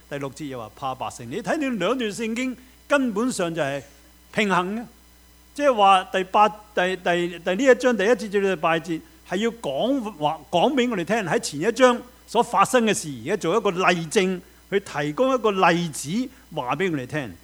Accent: China; 其实不单止韩国人的文化，那我们中国人都是的，是不是？你想想我们中国人的文化何尝不是这样呢？

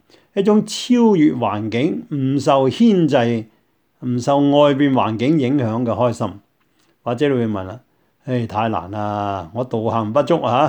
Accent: Guangdong, China; 好像我们广东人所说周日清的

